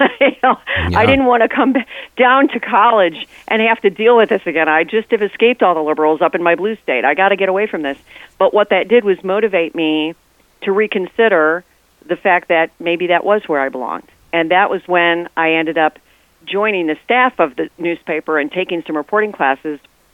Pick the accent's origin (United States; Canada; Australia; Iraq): United States; Chicago, Illinois; and I grew up in the Chicago area.